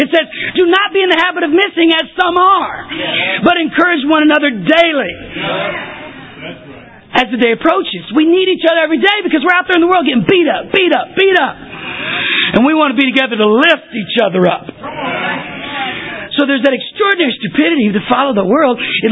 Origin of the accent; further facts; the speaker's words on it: Texas, United States; Growing up in East Texas, when I was a kid, nothing was open Sunday morning.